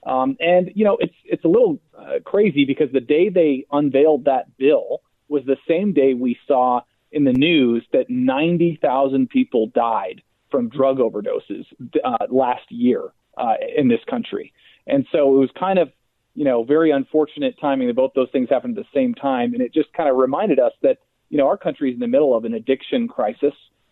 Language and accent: English; Colorado, United States; I'm from Colorado. We were the first state to legalize marijuana, and you know, ever since my state legalized in 2014.